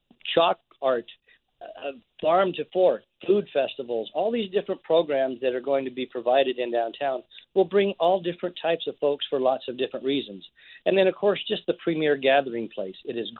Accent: Caldwell, United States; It creates that same excitement for me that I felt as a kid growing up in Caldwell.

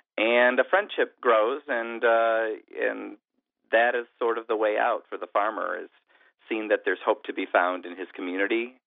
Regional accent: Michigan, United States; You know, I grew up in Michigan, and I wanted to accurately reflect the Midwest in film

